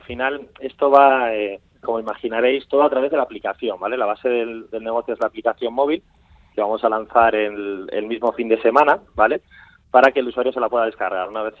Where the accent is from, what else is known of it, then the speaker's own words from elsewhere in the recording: Bilbao, Basque Country, Spain; como somos bilbaínos, también podéis imaginar que queremos empezar en Bilbao